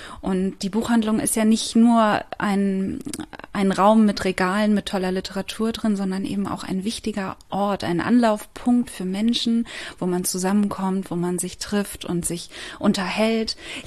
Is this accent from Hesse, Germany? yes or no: no; Bremen, Germany; Ich bin ja Bremerin.